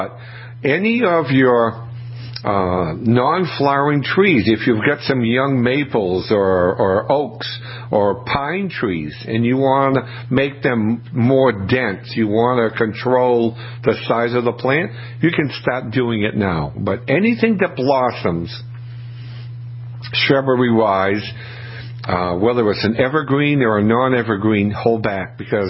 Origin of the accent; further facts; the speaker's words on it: New England, United States; I always went by when the Red Sox, because I'm from New England